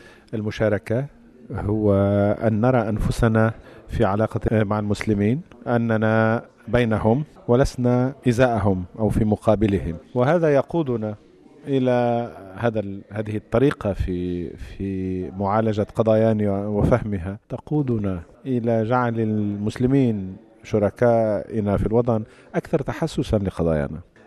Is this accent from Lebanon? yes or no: yes; Lebanon; أنا مسيحي لكني لبناني، أنا لبناني لكني أيضا عربي، أنا عربي لكني أيضا أنتمي إلى العالم.